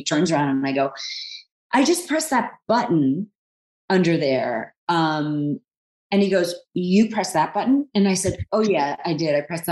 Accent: New York, United States; my hometown of New York

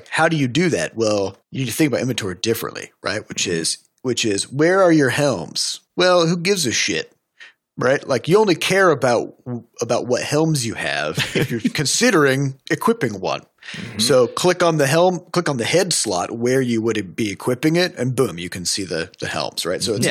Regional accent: United States; I'm an American.

